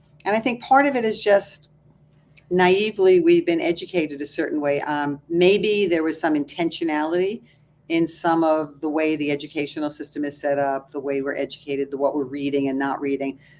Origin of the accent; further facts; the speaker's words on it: United States; But as an American, I was also treated differently than somebody from Southeast Asia, another woman.